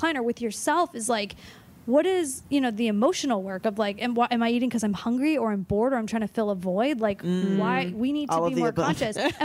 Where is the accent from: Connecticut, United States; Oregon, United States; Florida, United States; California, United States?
California, United States; Los Angeles; Okay. So I went to Wisconsin and I'm from Los Angeles.